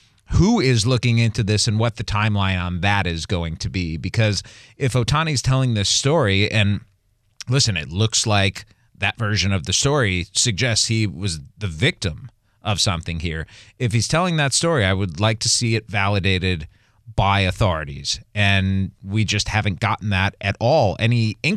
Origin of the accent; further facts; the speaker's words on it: Cleveland, Ohio, United States; I'm from Cleveland, so that movie spoke to me more than any movie in my childhood.